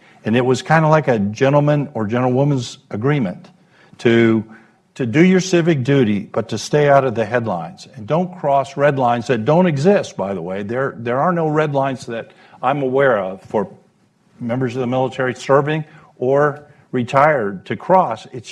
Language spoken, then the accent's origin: English; Florida, United States; I come from Florida, and the state legislature is thinking about putting members of the National Guard into prisons because we're short of prison guards.